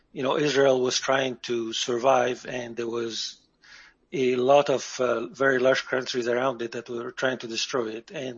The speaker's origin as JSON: {"language": "English", "country": "Lebanon", "tie": "born or raised there", "said": "I grew up in Lebanon, and a lot of the education system in Lebanon is based on the French system."}